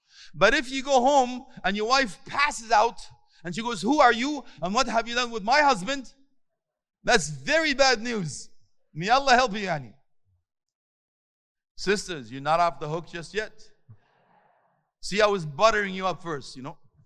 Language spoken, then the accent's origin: English; Canada; I'm sorry, I come from Canada.